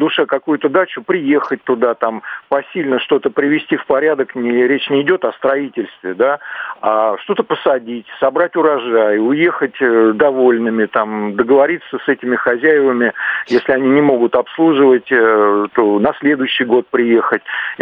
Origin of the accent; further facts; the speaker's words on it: Moscow, Russia; я москвич